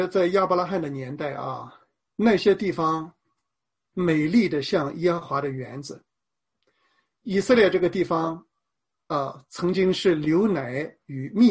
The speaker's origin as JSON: {"language": "Chinese", "country": "China", "said": "咱们中华民族这个中国政府最近啊，从这个以色列复国，我们中国人对待以色列是个什么态度呢？"}